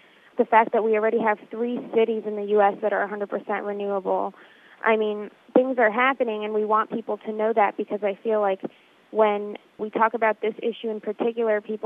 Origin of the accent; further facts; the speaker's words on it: Sarasota, Florida, United States; Well, I'm from Sarasota and so are the Citizens Climate Lobby